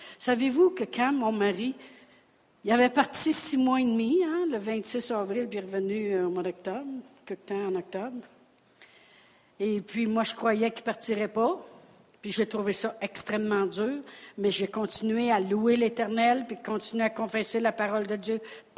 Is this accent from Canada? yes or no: yes; Quebec, Canada; On est des Québécois après tout. On a été niaiseux longtemps. Mais maintenant, on ne l'est plus.